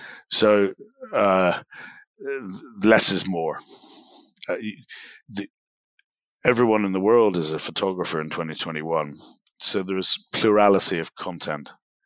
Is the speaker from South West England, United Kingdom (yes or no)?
no; Scotland, United Kingdom; growing up in Scotland, even though we're kind of shit at football, it was always a big part of the, you know, the conversation.